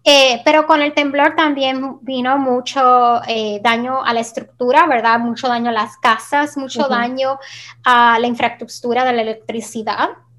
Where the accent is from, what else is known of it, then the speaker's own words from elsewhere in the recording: Puerto Rico; cuando yo crecí en Puerto Rico